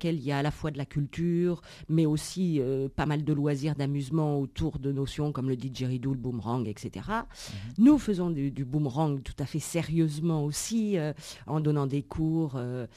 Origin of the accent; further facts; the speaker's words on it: Paris, Île-de-France, France; now in Carcassonne, France; Je suis parisienne de souche. Mmh. J'ai fait un petit détour par le Bordelais et je voulais m'approcher du soleil et du tourisme. Et je me suis arrêtée à Carcassonne